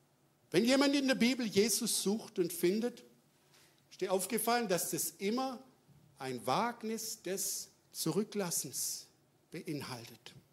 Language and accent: German; Baden-Württemberg, Germany; Für uns als Schwabe ganz erstaunliche Dinge.